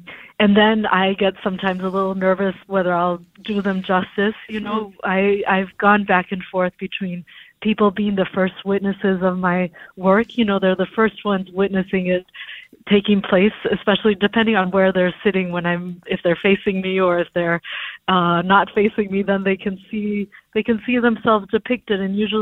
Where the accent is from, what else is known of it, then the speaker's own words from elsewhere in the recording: Mexico; So, as you said, I grew up in Mexico